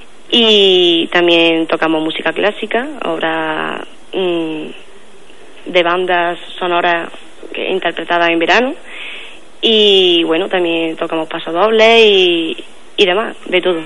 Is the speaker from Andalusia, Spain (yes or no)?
yes; Pedroche, Andalusia, Spain; encantada de colaborar con esta fiesta tan popular aquí en Pedroche y todo lo que sea para fomentar a mi pueblo, encantada.